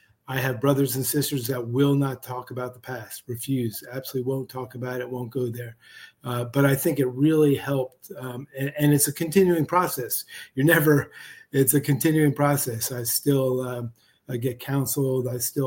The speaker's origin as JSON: {"language": "English", "region": "New Jersey", "country": "United States", "tie": "born or raised there", "said": "Sure. Yeah, I grew up in Jersey. I'm a Jersey boy. You can't take it out of you."}